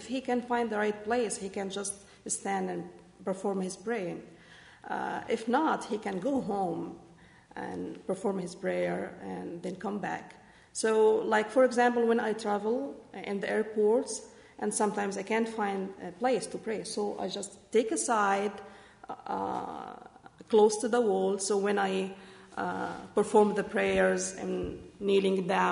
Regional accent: Egypt; I'm from Egypt, and we have people from Libya.

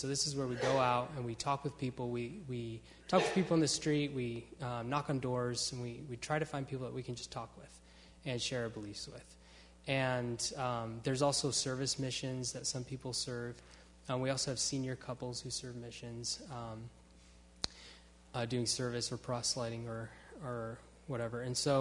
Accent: Utah, United States; I grew up in Utah, and most of the people I knew were members of the LDS faith.

